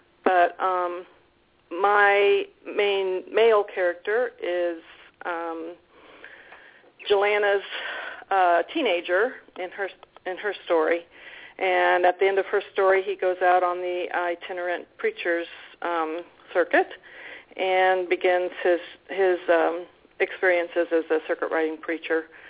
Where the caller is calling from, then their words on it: Missouri, United States; I'm calling from Southwest Missouri.